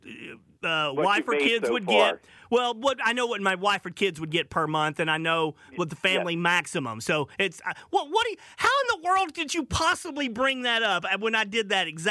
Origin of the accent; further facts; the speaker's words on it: Arkansas, United States; because growing up in Arkansas, I was a Dallas Cowboys fan